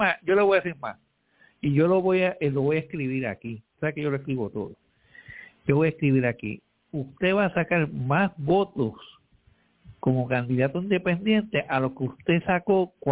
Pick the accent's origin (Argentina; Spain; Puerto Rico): Puerto Rico; San Juan; Y usted sabe que yo soy de Villa Palmera, con orgullo de Santurce.